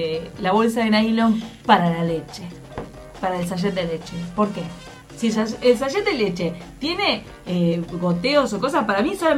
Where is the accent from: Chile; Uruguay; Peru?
Uruguay; Montevideo; como montevideana uruguaya